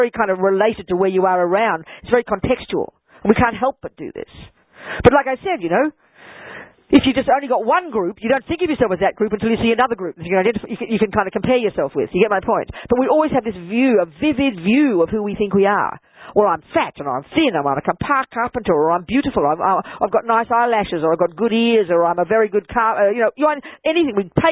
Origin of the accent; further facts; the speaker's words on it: Australia; I am an Australian, 69-year-old, female, Buddhist nun. That's a fact. All those things. Tick the boxes, I'm all of those things. I'm American as well, actually.